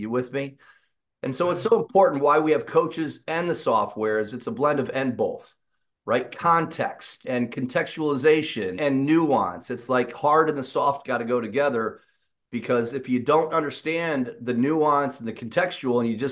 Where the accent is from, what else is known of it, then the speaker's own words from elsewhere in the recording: London, United Kingdom; As a kid, I grew up in London